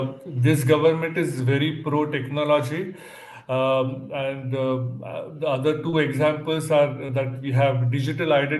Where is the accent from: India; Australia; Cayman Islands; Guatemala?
India; So as I said, I'm from India, and we have large population.